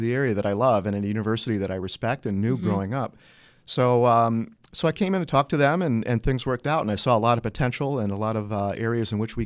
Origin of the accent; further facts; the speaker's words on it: Tonawanda, New York, United States; As I said, I grew up here in Tonawanda. I went to Kenmore East High School